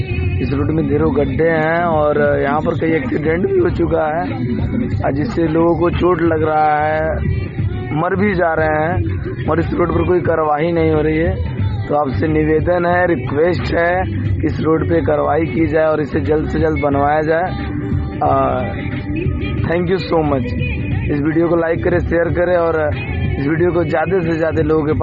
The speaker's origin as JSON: {"language": "Hindi", "region": "Uttar Pradesh", "country": "India", "said": "मैं सोनभद्र से बिलोंग करता हूँ।"}